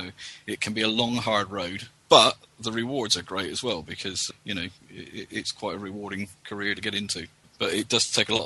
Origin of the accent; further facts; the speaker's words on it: Poole, South West England, United Kingdom; I'm from Poole in Dorset, and I'm doing the 6129 week 3.